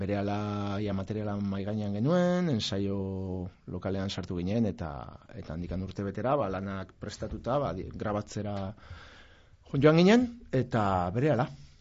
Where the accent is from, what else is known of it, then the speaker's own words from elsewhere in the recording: Basque Country, Spain; Gipuzkoan gehien bat, Gipuzkoa gara.